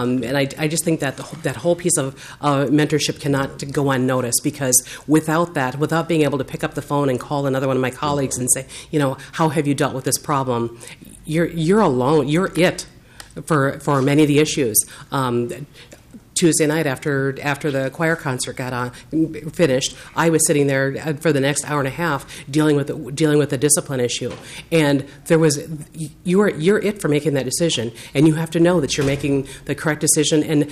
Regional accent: Minnesota, United States; extremely different than they were where I grew up on the North Shore.

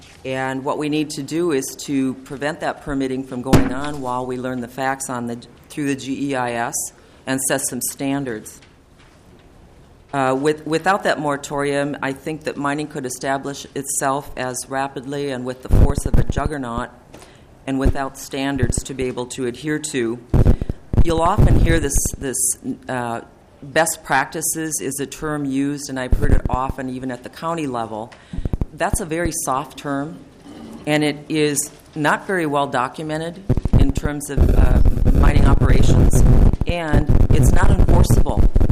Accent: Frontenac, Minnesota, United States; I'm from Frontenac, Minnesota.

